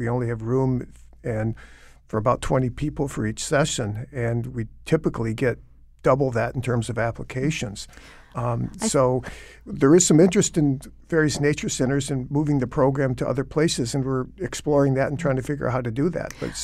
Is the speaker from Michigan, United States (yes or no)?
yes; Michigan, United States; I grew up in Michigan where there's plenty of water